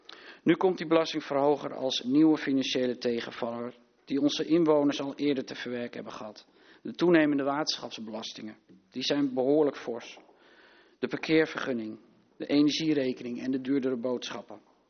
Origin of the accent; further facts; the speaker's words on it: North Holland, Netherlands; now in Hilversum, Netherlands; ik ben wel een geboren en getogen Noord-Hollander.